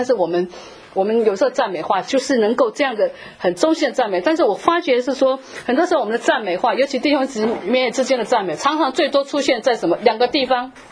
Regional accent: China; 我们中国人哈，对爱的观念，你从小里面对爱听到爱的观念是什么？

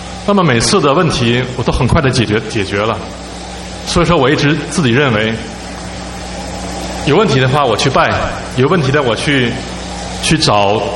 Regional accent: Northeast China, China; 我来自于中国的东北。

